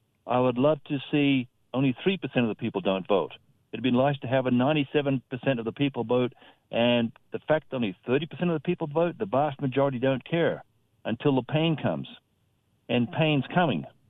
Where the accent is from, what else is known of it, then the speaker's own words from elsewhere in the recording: Australia; now in United States; I grew up in Australia, and we have a democracy somewhat similar to the U.S.